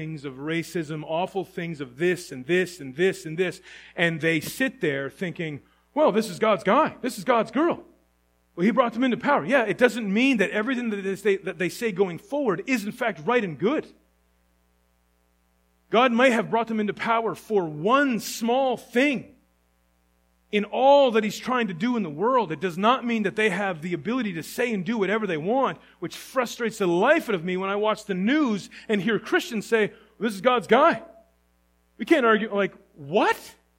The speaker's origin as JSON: {"language": "English", "country": "Canada", "said": "Like, let me go home. I'm a Canadian."}